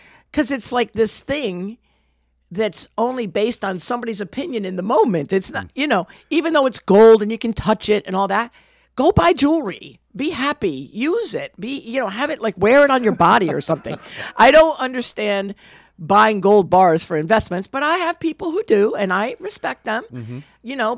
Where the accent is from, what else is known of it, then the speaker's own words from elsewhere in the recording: Wappingers Falls, New York, United States; I grew up in Wappingers Falls, been in Dutchess County most of my life